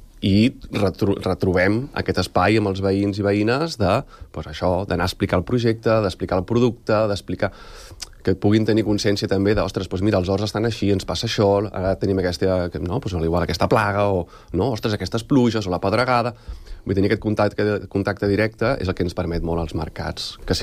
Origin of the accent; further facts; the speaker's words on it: Sant Sadurní d'Anoia, Catalonia, Spain; now in Sant Cugat, Spain; jo no sóc d'aquí Sant Cugat, vinc de Sant Sadurní, vinc de més de pobles, no?, del Penedès